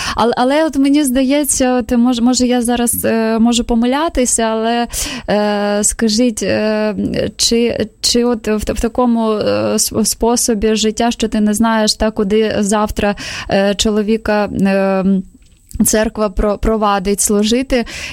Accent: Zaporizhzhia, Zaporizhzhia Oblast, Ukraine; я з Запоріжжя, то відомо мені

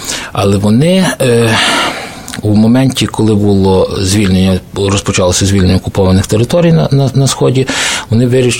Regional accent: Kosiv, Ivano-Frankivsk Oblast, Ukraine; я з Прикарпаття, з Косова

